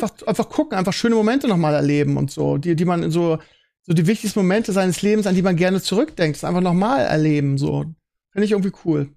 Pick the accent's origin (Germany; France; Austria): Germany; Bremen; Und dann bin ich in Gröpeling groß geworden und dann wollte ich aber auch schnell da raus und habe eigentlich so meine Studienzeit und so im sehr netten und unkomplizierten Findorf verbracht.